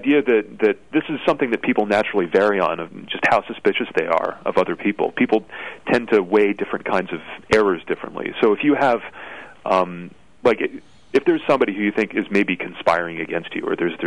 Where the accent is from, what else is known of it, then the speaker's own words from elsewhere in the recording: Canada; now in United Kingdom; I'm actually an invader. I am not from Kent. I am actually Canadian.